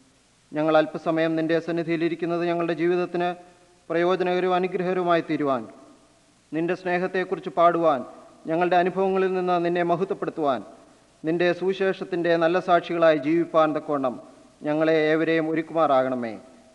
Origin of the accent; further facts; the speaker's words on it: South India, India; first language Malayalam; English is a second language; I'll be praying in my mother tongue, which is Malayalam, which is one of the major languages of South India.